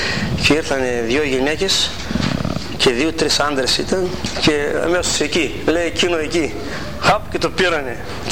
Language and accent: Greek; Ormenio, Eastern Macedonia and Thrace, Greece; born there; και γεννήθηκα στο Ορμένιο.